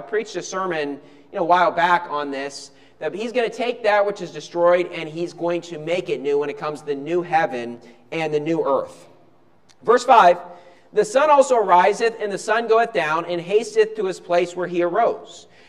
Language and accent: English; West Virginia, United States; now in Philippines; where I grew up in West Virginia, I was looking on this, you know, a little while back of the time of the sunrise and the time of the sun setting.